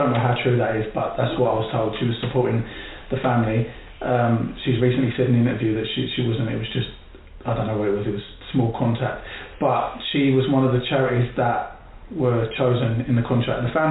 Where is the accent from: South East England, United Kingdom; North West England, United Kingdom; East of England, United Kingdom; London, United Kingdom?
East of England, United Kingdom; I'm Essex.